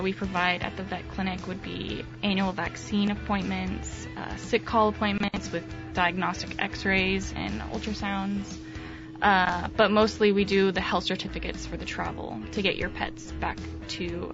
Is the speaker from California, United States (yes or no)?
yes; Cool, California, United States; I am from Cool, California. I came here from the Naval Medical Research Center in Silver Spring, Maryland.